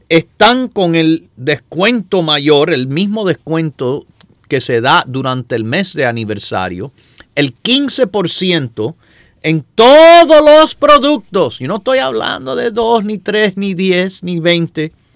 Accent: California, United States; Spanish is a second language; Yo nací en este país de padres hispanos, sí, pero nacido y criado en ambiente que, mire, yo viví en California, donde en la escuela entera, donde yo estaba, habían dos muchachos hispanos

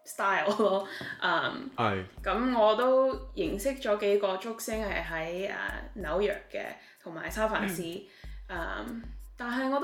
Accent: Toronto, Ontario, Canada; 但係我喺多倫多長大就不一樣咯，唔同紐約嗰個咁嘅大城市的生活不一樣。

